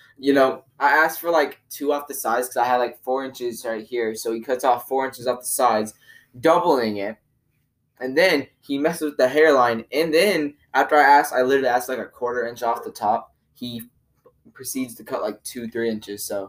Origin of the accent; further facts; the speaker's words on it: Ireland; I can sense that. I'm Irish.